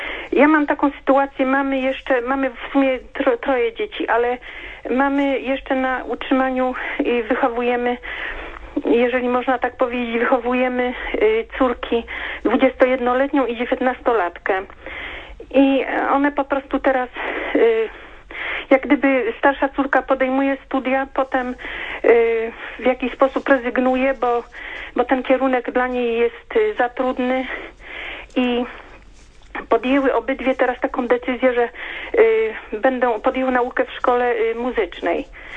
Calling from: southern Poland, Poland; Jestem słuchaczką, dzwonię z południa Polski

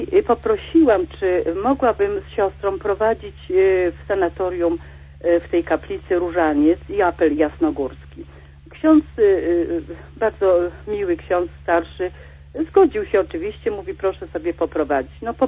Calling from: Kraków, Lesser Poland, Poland; z Krakowa.

